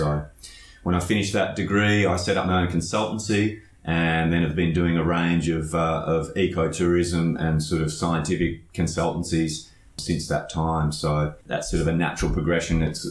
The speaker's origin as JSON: {"language": "English", "region": "Western Australia", "country": "Australia", "tie": "born or raised there", "said": "I grew up in Western Australia mainly until I was about 10 years old, and then just before my 11th birthday moved up to the northwest of WA."}